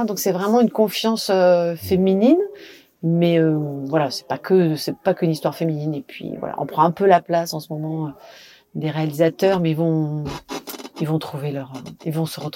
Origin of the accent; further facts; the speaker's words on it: South-West, France; dans ma région d'origine un peu, parce que bon, étant du sud-ouest, j'étais quand même souvent dans les Pyrénées.